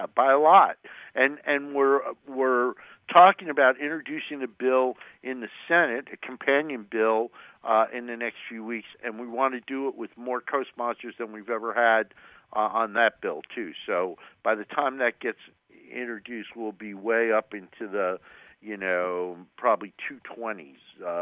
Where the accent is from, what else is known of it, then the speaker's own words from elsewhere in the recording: New Jersey, United States; again from New Jersey, yay, my home state